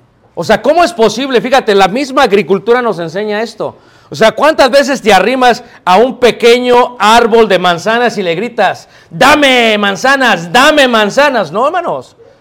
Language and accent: Spanish; Mexico City, Mexico; Yo cuando era pequeño trabajaba de cerillo en la Ciudad de México.